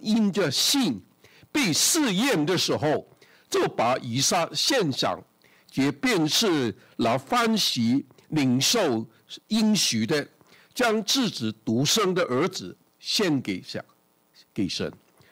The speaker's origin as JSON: {"language": "Chinese", "country": "Hong Kong", "moved": "yes", "lives_now": "Canada", "said": "我记得50多年了，我从香港来这，我没什么都没有啊，没有房子，荷包也没有什么钱，我们就来。"}